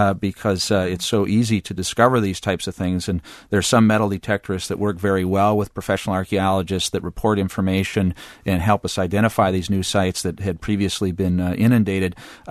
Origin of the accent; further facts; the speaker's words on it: Marinette, Wisconsin, United States; I'm from Marinette originally, and people are concerned about how lake levels have shifted over the last 20 years or so.